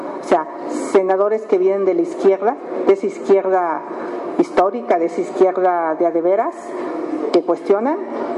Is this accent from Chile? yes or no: no; Hidalgo, Mexico; A mí mi gobernador no me da una línea de Hidalgo, soy hidalguense